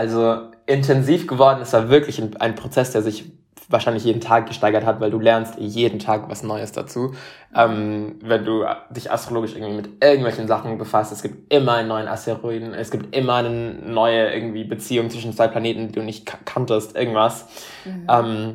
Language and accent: German; Panama; first language Spanish; German is a second language; now in Germany; Ich wie gesagt, bin ursprünglich aus Panama und ich bin auch mit der Sprache Spanisch aufgewachsen. Sprich, ich konnte bis 2014 überhaupt kein Deutsch und bin nach Deutschland gezogen, ohne auch Deutsch sprechen zu können.